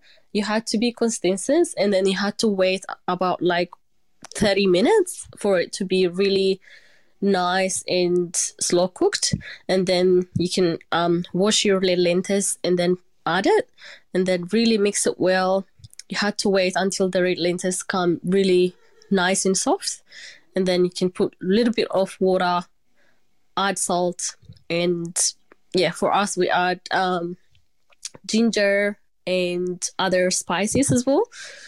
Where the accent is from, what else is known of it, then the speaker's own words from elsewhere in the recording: Ethiopia; now in Wollongong, Australia; we came to Wollongong straight from Ethiopia, and it feels really like home.